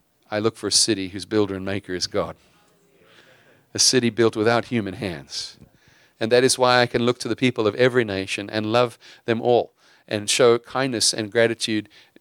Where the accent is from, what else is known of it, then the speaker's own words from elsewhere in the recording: South Africa; now in United States; It's not because I'm South African.